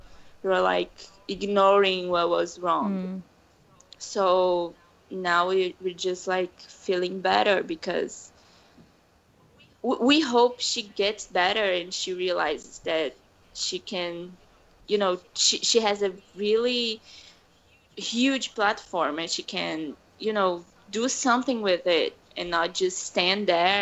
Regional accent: Brazil; I'm from Brazil

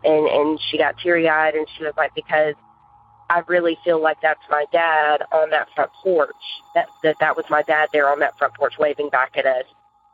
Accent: Murfreesboro, Tennessee, United States; I'm from Murfreesboro, Tennessee.

